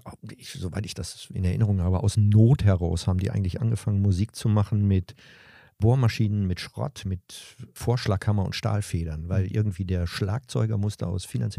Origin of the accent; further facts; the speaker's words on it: North Rhine-Westphalia, Germany; Und zwar stamme ich aus dem Ruhrgebiet.